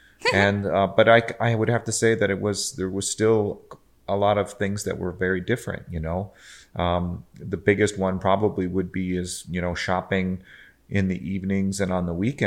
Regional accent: United States; how often people would just want to talk to me just because I was from America

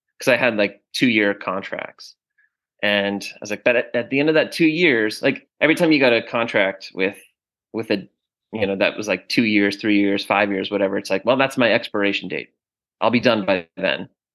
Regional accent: Raleigh, North Carolina, United States; So Steve was in Raleigh, North Carolina, my hometown, for a race

